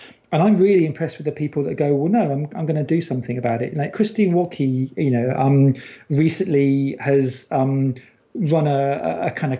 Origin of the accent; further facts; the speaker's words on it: United Kingdom; as a Brit